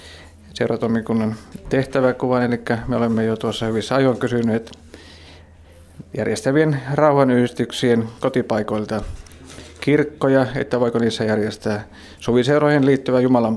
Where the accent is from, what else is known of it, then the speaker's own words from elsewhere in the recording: Oulainen, North Ostrobothnia, Finland; Asun todella Oulaisissa ja tunnen asuvani omilla juurilla, koska olen syntynyt Oulaisissa ja perheeni kanssa olen nyt asunut siellä 20 vuotta. Olen syntyjän tosiaan sieltä Oulaisten Matkanimasta ja kauppiaan poika.